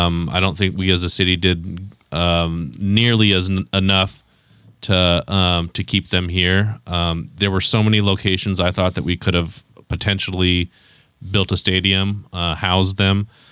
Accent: Visalia, California, United States; I grew up in Visalia.

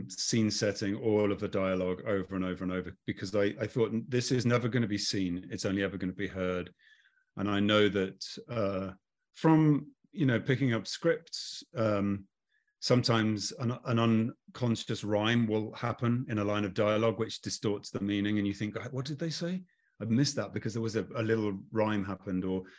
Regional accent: East Midlands, United Kingdom; my hometown in the Midlands in Leicestershire.

